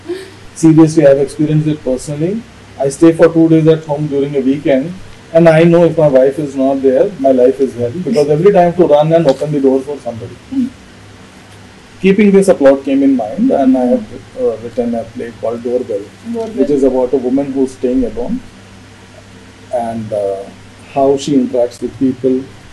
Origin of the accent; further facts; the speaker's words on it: Bidar, Karnataka, India; born there; also born or lived in Jodhpur / Jamnagar / Pune / Bhuj; I was born in Bidar. Dad was posted in Bidar.